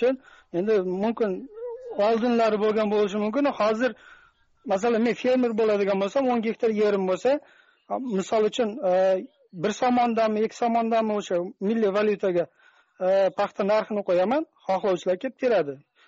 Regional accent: Tajikistan; Avvalambor, men O'zbekistondan emasman, Tojikistondanman.

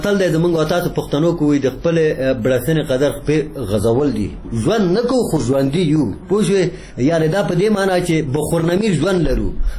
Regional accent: Jalalabad, Nangarhar, Afghanistan; زه د جلال آباد اوسیدونکی یم.

